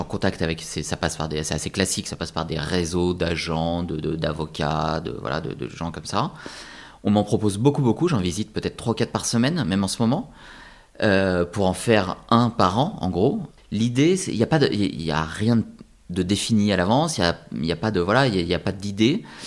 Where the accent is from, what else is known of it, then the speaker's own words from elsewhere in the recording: France; Et en fait, c'est chez nous, en France, c'est un truc qui se fait pas trop